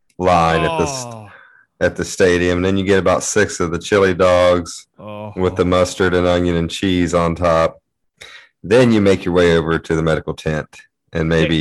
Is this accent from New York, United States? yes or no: no; Cincinnati, Ohio, United States; Absolutely. I'm from Cincinnati. God. We have German shit all over the place.